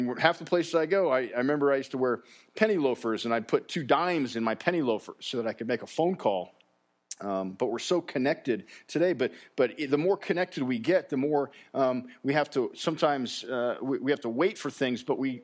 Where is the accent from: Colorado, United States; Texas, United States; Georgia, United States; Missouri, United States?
Colorado, United States; I was born and raised in Colorado, and I've seen the roads here change dramatically over the last 40-some-odd years.